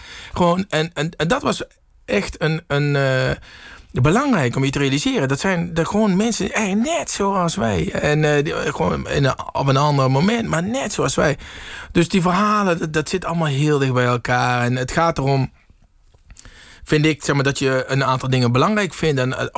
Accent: Limburg, Netherlands; Ik kom uit Limburg.

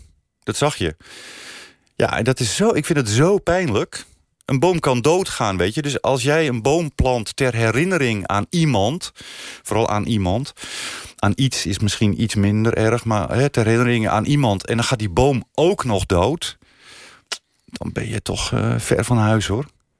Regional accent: North Holland, Netherlands; zijn wij, mijn ouders zeker ook, en wij ook, broers, ik, mijn zus, zijn wij echte Noord-Hollanders.

